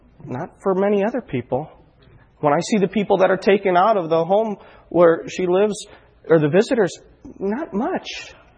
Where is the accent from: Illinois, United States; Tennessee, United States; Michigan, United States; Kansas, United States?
Illinois, United States; Chicago; You guys probably know I'm from Chicago. I enjoy the Bears.